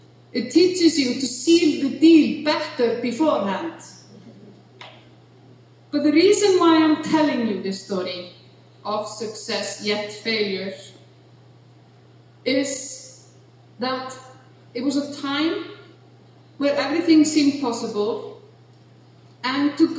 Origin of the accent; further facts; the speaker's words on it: Iceland; a process I was actively involved in 10 years ago in my home country, Iceland.